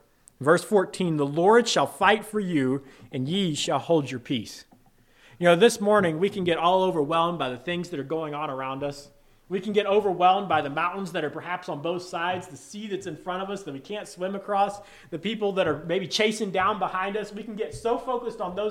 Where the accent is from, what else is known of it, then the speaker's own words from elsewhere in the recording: the South, United States; I grew up in the South, right?